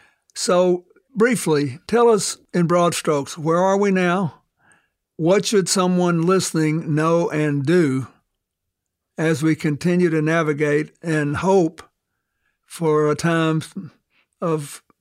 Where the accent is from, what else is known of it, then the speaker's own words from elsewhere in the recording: Arkansas, United States; When I was growing up in Arkansas, my mother was a nurse anesthetist.